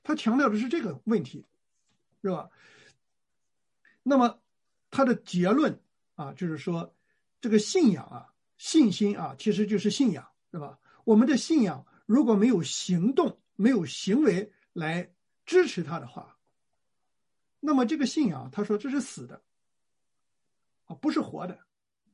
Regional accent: China; 那就是说我们中国人说的啊，就是只会耍嘴了，是吧？

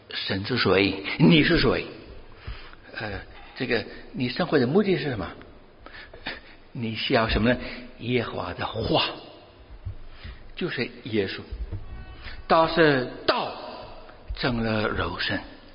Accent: China; 我们中国人也有很多古书，四书五经

